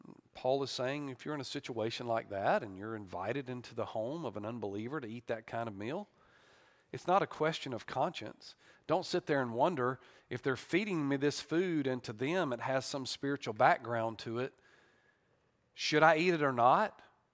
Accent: Southern United States, United States; It just doesn't make sense to me, though, as a Southerner, why you wouldn't want grits and fried okra.

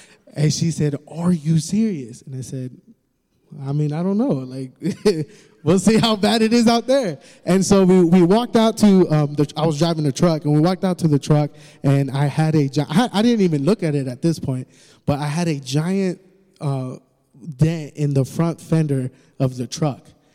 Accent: the South, United States; And we're from the South

